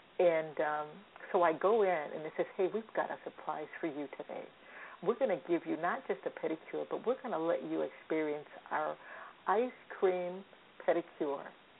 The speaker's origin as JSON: {"language": "English", "region": "Illinois", "country": "United States", "lives_now": "California, United States", "said": "I'm from the Midwest, so it's flatlands in Illinois, and California just gives you that beautiful, beautiful view."}